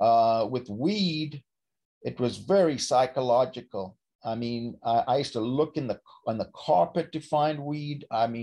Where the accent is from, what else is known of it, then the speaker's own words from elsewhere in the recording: South Africa; now in United States; when I came from South Africa, I was brought up racist. I was brought up homophobic.